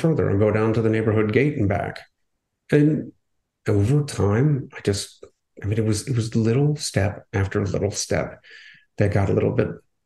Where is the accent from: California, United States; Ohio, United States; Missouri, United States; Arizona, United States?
Ohio, United States; Akron; Back in my hometown of Ohio, the Akron Marathon.